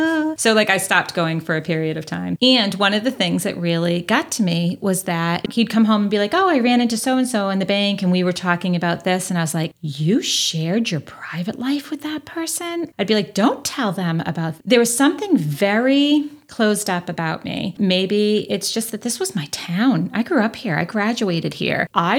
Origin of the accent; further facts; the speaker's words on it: Northridge, California, United States; We grew up poor in Northridge.